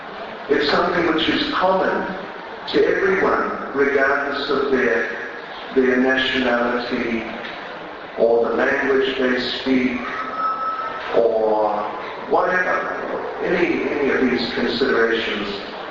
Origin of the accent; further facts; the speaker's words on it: New Zealand; and I'm originally from New Zealand.